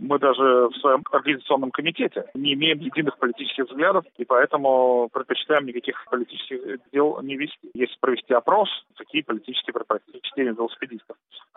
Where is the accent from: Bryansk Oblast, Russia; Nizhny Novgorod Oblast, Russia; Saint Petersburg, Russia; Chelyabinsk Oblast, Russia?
Saint Petersburg, Russia; born there; я вот родился в Петербурге по чистой случайности, да, и вот живу здесь. Мама у меня родилась в Одесской области, а папа в Полоцкой области, в Беларуси.